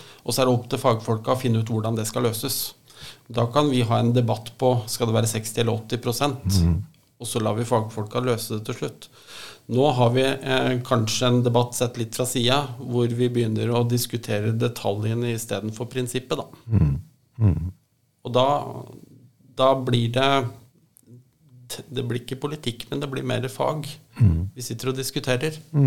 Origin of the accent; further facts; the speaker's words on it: Ringerike, Buskerud, Norway; Godt med, det jo hjemkommunen min